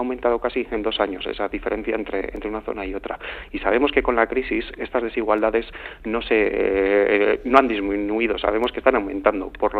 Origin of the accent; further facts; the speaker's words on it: Vitoria-Gasteiz, Basque Country, Spain; Yo soy de Vitoria